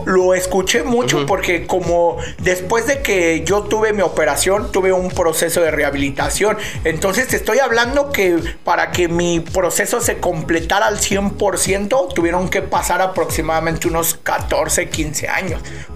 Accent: Nezahualcóyotl, State of Mexico, Mexico; soy originario de la Ciudad de México. Bueno, Estado de México, que ya prácticamente cambió. Muchos se confunden, pero soy originario del Estado de México.

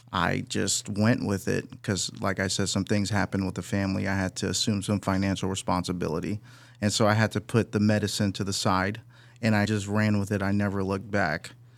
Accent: Northridge, California, United States; So I grew up in the San Fernando Valley, Northridge area for the most part. Went to school there.

